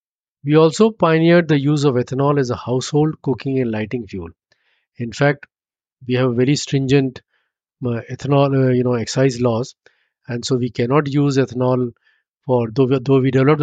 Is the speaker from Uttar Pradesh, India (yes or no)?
yes; Lucknow, Uttar Pradesh, India; I was born and raised in Lucknow. So the rickshaws were the main piece of transport thing.